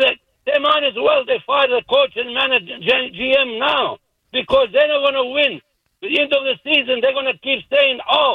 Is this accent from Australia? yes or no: no; Ireland; Excuse me, my English, I'm an Irish, but that's BS, you know that?